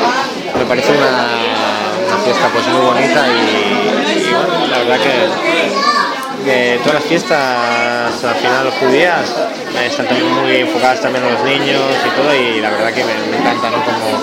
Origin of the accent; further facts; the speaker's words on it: Barcelona, Catalonia, Spain; Yo soy de Barcelona